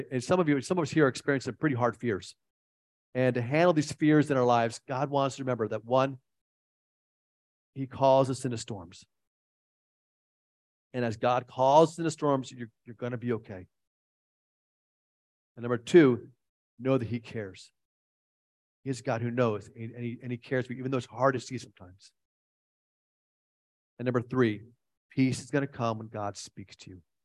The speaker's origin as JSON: {"language": "English", "region": "East Coast", "country": "United States", "said": "This is jet lag. I'm from East Coast in America. That's 12 hours away."}